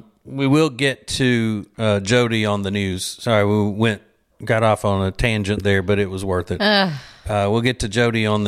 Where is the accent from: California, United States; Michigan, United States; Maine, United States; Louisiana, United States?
Louisiana, United States; You know, we're huge LSU fans. We're from Louisiana originally.